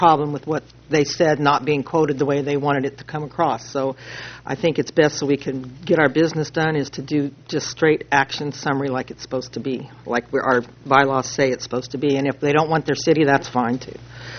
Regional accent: Oceano, California, United States; I'm from Oceano, and I'm very proud to say I live in Oceano.

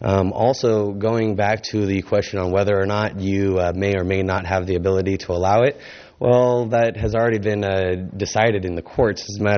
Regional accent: Santa Barbara, California, United States; I'm actually from the Santa Barbara area. I currently live in Carpinteria

